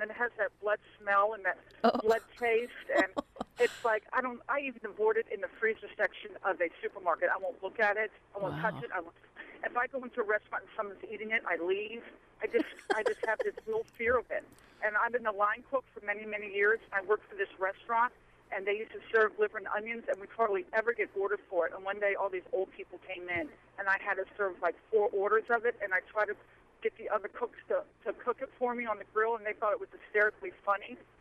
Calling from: Frederick, Maryland, United States; Hello? Yes, hi. … from Frederick.

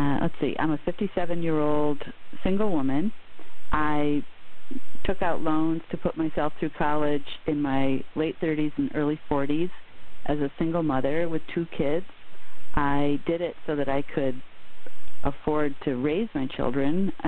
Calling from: Hancock, New Hampshire, United States; I'm calling from Hancock, New Hampshire.

